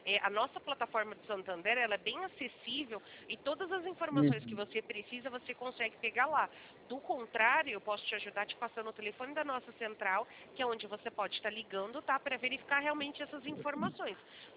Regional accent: São Paulo, Brazil; eu sou aqui do interior de São Paulo

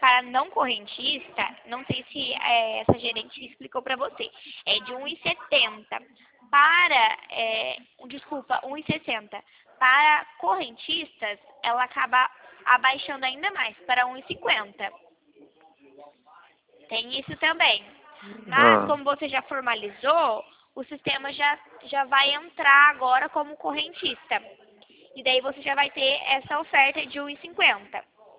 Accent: Mogi Guaçu, São Paulo, Brazil; eu sou daqui de Mogi Guaçu.

